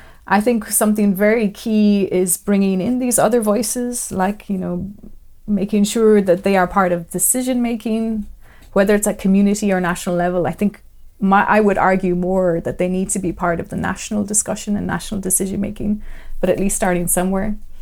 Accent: Ireland; I'm from Ireland

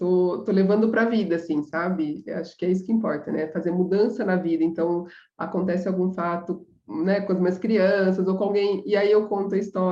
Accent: São José do Rio Preto, São Paulo, Brazil; eu sou aqui de São José do Rio Preto, interior de São Paulo.

